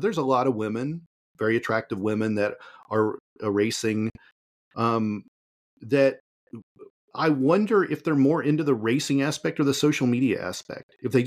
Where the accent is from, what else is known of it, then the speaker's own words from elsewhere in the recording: Indiana, United States; growing up in the Midwest in Indiana, the Midwest, the Southeast, very popular places for racing